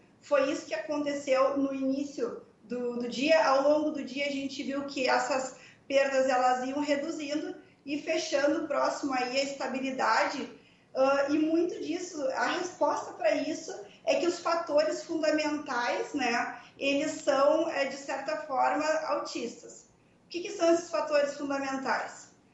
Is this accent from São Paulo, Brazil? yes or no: no; Rio Grande do Sul, Brazil; eu sou do Rio Grande do Sul, né? A nossa corretora fica em Pelotas, mas hoje eu estou em Sinop, aqui no Mato Grosso